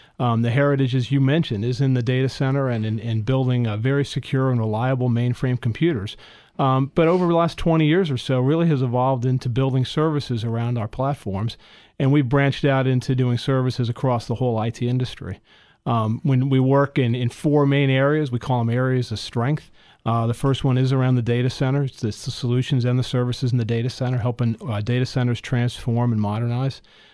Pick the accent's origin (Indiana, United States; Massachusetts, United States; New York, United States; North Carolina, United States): New York, United States; now in Northern Virginia, United States; I grew up in New York, migrated to Northern Virginia about 30 years ago now, amazingly.